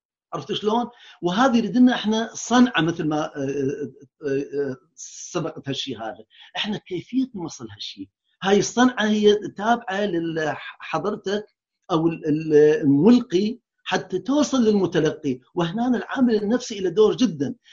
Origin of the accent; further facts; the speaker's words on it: Iraq; اللي كانت عندنا بالعراق أو بالدول مالتنا